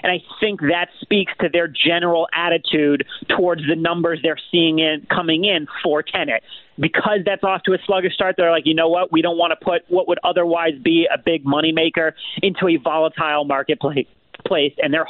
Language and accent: English; New York, United States; You see, my experience is different from most because I'm a New Yorker.